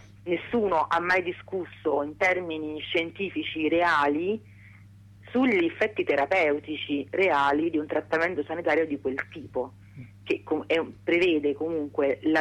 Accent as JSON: {"language": "Italian", "town": "Salerno", "region": "Campania", "country": "Italy", "said": "per chi non è della zona come me, che sono di Salerno"}